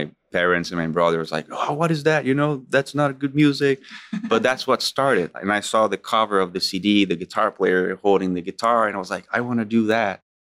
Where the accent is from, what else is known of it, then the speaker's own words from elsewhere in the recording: São Paulo, Brazil; born and raised in São Paulo, Brazil, a very tough city.